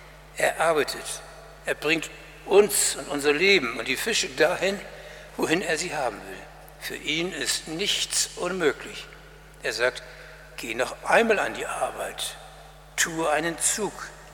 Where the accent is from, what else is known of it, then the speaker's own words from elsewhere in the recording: Bremen, Germany; Ich bin Bremer